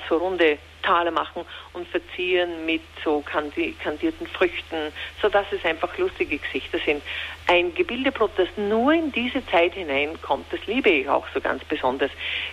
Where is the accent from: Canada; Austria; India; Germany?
Austria; Upper Austria; Ich spreche da hier von Mühlviertel, also meiner Heimat